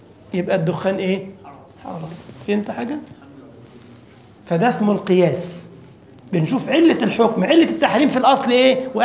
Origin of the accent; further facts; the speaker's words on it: Egypt; now in Europe; مش انا بتلخبط لما جيت اوروبا، هنا عندكم كل حاجه داخله في بعضها. احنا عندنا في مصر يا اخوه اللبن هو الحليب